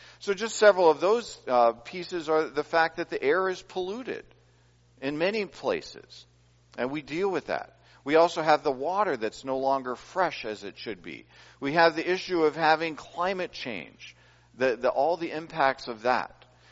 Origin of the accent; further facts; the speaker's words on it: Minnesota, United States; I grew up in Minnesota.